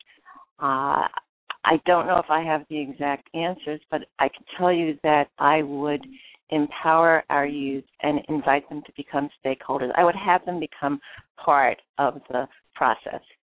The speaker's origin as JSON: {"language": "English", "town": "Brooklyn", "region": "New York", "country": "United States", "tie": "born or raised there", "lives_now": "Albany, United States", "said": "In Albany, I came in from Brooklyn. I was a Brooklyn kid and came up and got involved with grassroots organizations and made a difference."}